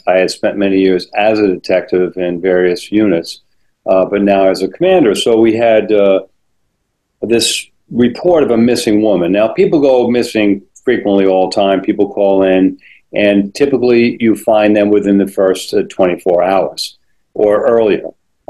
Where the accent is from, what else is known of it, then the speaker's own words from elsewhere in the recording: New York, United States; now in Portland, United States; I'm originally from New York, but I ended up in Portland, Maine.